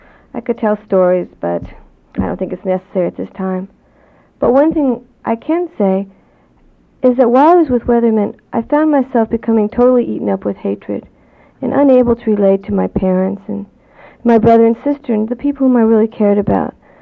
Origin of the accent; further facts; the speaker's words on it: Seattle, Washington, United States; I'm from Seattle, Washington, halfway across the country. It's good to be in St. Louis.